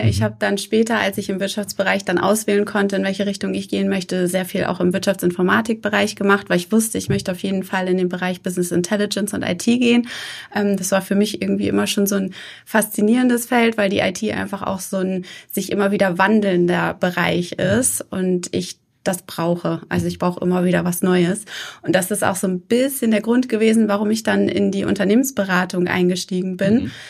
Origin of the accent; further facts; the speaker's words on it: Hamburg, Germany; ich bin geborene Hamburgerin, das heißt, man wächst mit Otto auf.